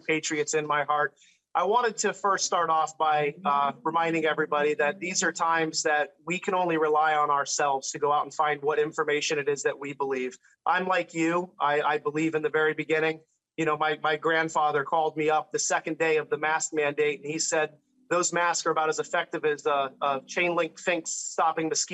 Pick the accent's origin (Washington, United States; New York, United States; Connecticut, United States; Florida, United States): Florida, United States; West Palm Beach; So I grew up in West Palm Beach, Florida, born and raised.